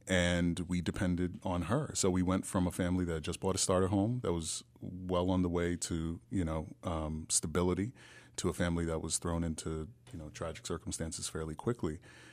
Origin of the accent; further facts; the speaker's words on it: Queens, New York, United States; I grew up in Queens, New York, South Ozone Park, and was doing pretty well. My parents had just bought their first home.